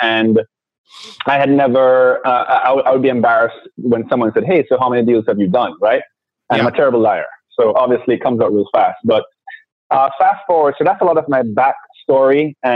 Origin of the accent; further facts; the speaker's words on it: Jamaica; moved away as an adult; now in Miami, United States; I'm Jamaican. Anyone who talks to me long enough figures that part out. But I've been in Miami since 2002